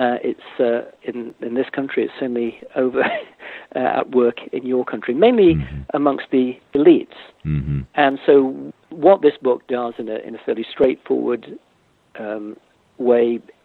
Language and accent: English; England, United Kingdom; I'm speaking as an Englishman